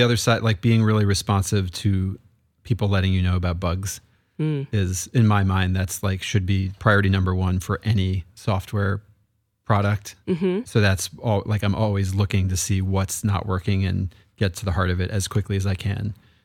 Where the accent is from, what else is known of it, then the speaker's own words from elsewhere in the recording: Long Island, New York, United States; I grew up in New York in a kind of suburban place. Long Island is technically where I'm from.